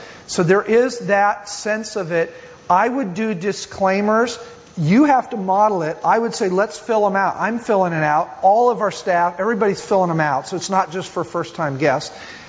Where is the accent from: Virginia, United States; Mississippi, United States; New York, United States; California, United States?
California, United States; I was from Southern California. Northern California is like another state.